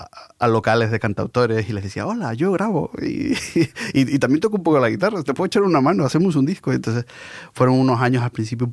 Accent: Canary Islands, Spain; Yo soy de Canarias, de la isla de Tenerife, y mi casa, pues joder, mi abuela cantaba

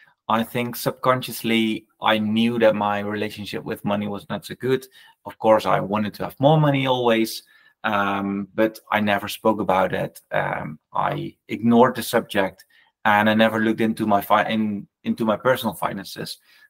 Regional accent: Netherlands; English is a second language; I'm from the Netherlands, and middle class in the Netherlands means that you're actually have quite some money.

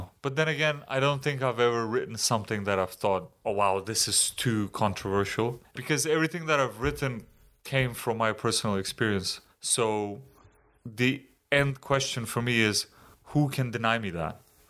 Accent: North Macedonia; Look, Macedonians, we're the Irish of the Balkans.

